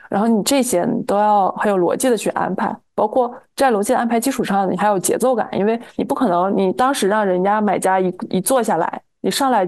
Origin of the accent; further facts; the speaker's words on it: Anshan, Liaoning, China; born there; 我呢是出生在一个中国东北的重工业城市，是钢都，是鞍山，是一个以劳动、以钢铁为文明的地方。